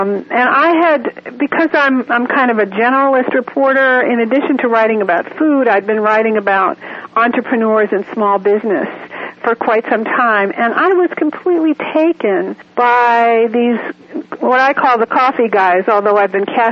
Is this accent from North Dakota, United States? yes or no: no; Washington, District of Columbia, United States; And in my hometown of Washington, D.C.